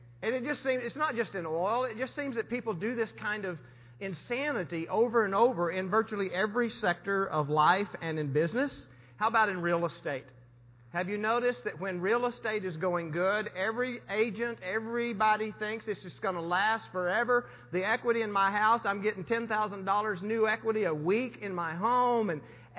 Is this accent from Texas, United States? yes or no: yes; Texas, United States; moved away as an adult; I am a redneck from West Texas, grew up in West Texas, and the oil field.